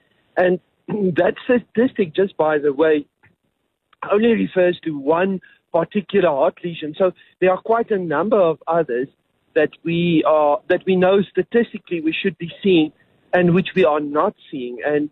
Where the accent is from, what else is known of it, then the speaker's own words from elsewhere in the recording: Free State, South Africa; I mean, I'm from the Free State, I'm Dumfantine